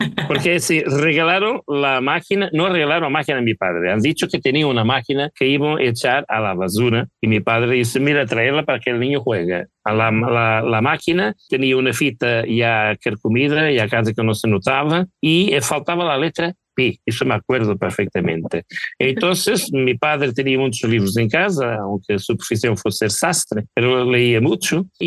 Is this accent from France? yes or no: no; Castelo Branco, Portugal; now in Spain; encuentras una ciudad llamada Castelo Branco. A mi tierra, he venido de España, claro. A mi tierra, a mi pueblo.